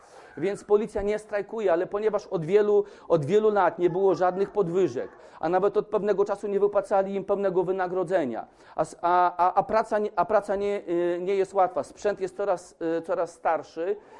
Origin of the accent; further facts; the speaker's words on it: Masovian Voivodeship, Poland; pochodzę z Mazowsza, pochodzę z miejscowości, która ostatnio znowu coś o niej pisali